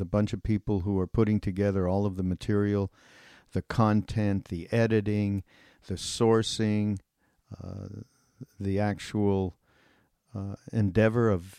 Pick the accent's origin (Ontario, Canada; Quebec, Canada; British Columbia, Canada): Quebec, Canada; Montreal; actually from my hometown in Montreal.